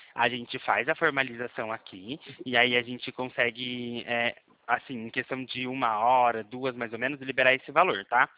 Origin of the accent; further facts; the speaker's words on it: São Paulo, Brazil; Eu sou daqui do estado de São Paulo mesmo.